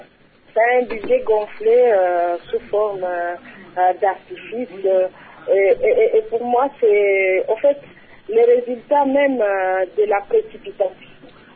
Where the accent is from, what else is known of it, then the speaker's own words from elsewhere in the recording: DR Congo; nos ambitions en tant que Congolais et Congolaises